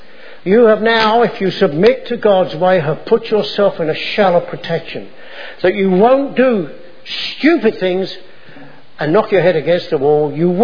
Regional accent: United Kingdom; I come from the British Isles.

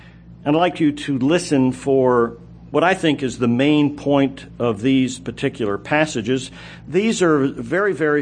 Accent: Maryland, United States; I grew up in Maryland, grew up near a mountain

